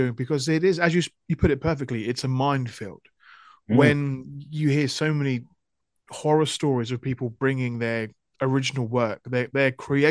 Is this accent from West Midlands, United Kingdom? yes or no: no; Portsmouth, South East England, United Kingdom; the fact that I'm from Portsmouth, so there's literally zero commute time for me. It is 10 minutes down the road.